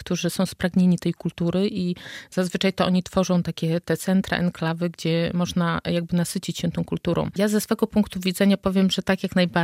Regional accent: Podlaskie Voivodeship, Poland; moved away; zestarzeć chciałabym się na Podlasiu, nad Bugiem, tam skąd pochodzę.

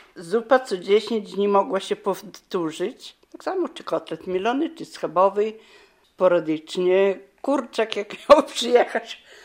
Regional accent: Kurowo, Podlaskie Voivodeship, Poland; Jestem z Kurowa. Do Kurowa 40 km.

